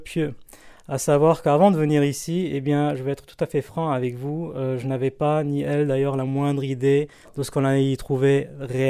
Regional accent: Tunisia; now in Quebec, Canada; Je viens de Tunisie. On s'est installé, ma femme et moi, à la fin de 2002, au Québec. Et on a déménagé en Gaspésie en 2015, mi-2015. Fait qu'on est là depuis environ 3 ans.

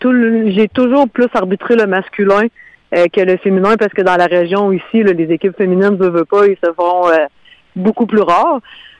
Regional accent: Amqui, Quebec, Canada; moi, je viens de d'Amqui.

